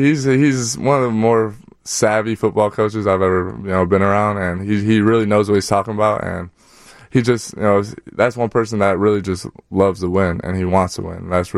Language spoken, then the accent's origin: English; Chicago, Illinois, United States; because I'm from the north, so I'm here from Chicago